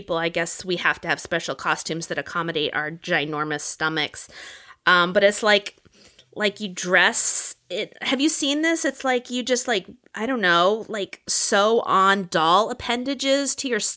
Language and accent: English; Arizona, United States; Oh my God, Arizona, keeping it classy. I'm from Arizona, by the way.